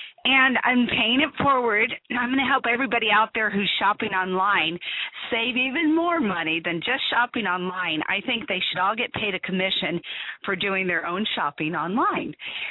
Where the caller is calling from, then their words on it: San Diego, California, United States; Hi, Khalifa. … in San Diego.